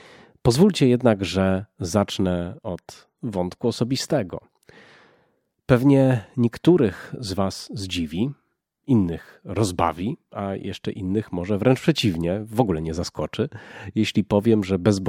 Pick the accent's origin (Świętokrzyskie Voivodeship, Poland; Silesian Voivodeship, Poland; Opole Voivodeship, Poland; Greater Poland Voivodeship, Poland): Silesian Voivodeship, Poland; Cieszyn; w moim pokoju w Cieszynie, gdzie się urodziłem i wychowałem, było radio